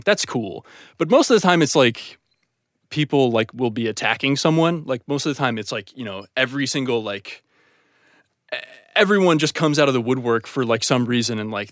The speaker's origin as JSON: {"language": "English", "region": "Ohio", "country": "United States", "lives_now": "Los Angeles, United States", "said": "I live in Los Angeles. I'm from Ohio."}